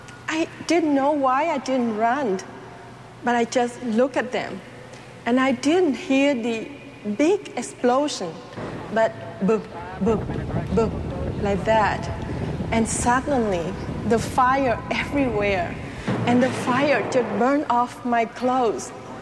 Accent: Vietnam; English is a second language; As a Vietnamese children, a child, I was raised in the Cao Dai religion in Vietnam.

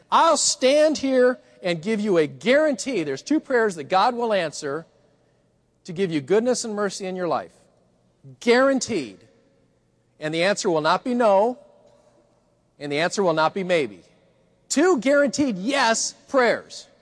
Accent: Colorado, United States; I grew up in Colorado. I went to a high school called Bear Creek High School. And our chief rival was Columbine High School.

